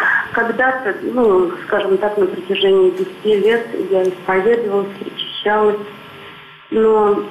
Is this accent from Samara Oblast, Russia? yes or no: yes; Samara, Samara Oblast, Russia; Я из Самары.